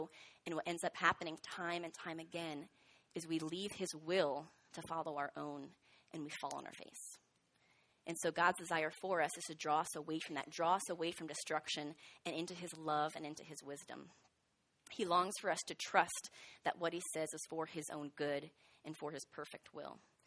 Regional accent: New Jersey, United States; it reminded me of a time I grew up in New Jersey, and I was about 5 years old

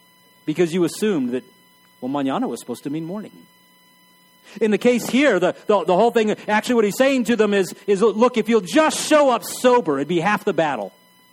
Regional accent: El Paso, Texas, United States; I grew up in El Paso, Texas.

